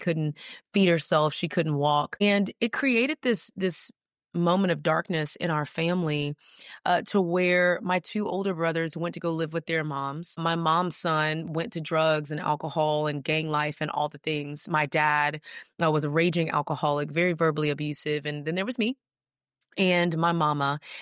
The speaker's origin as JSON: {"language": "English", "town": "Houston", "region": "Texas", "country": "United States", "tie": "born or raised there", "said": "So I grew up in Houston, Texas. I always like to mention Texas because it's the best country in the country."}